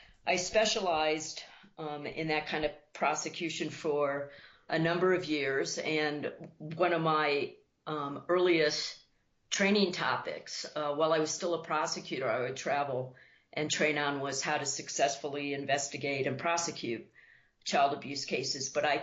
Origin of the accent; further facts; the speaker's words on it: Alaska, United States; we're residents of Alaska, and that's still my home state, the last frontier.